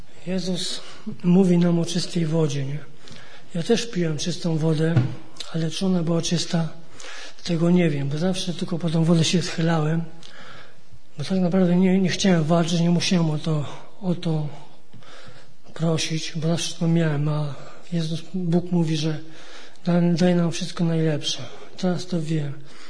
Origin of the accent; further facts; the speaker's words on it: Marki, Masovian Voivodeship, Poland; mam 29 lat, pochodzę z Warszawy, a dokładnie z podwarszawskich Marek.